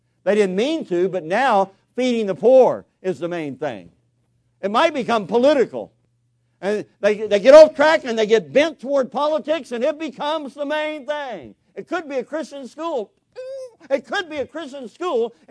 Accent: Bowling Green, Kentucky, United States; I grew up in Kentucky. We say thank.

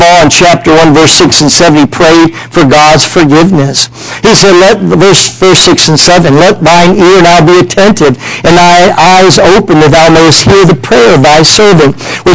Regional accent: Maryland, United States; I grew up in Maryland, but it was Southern Maryland.

